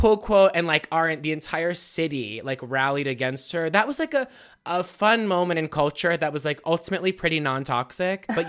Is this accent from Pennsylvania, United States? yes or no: yes; Pittsburgh, Pennsylvania, United States; Okay, so I'm born and raised in Pittsburgh.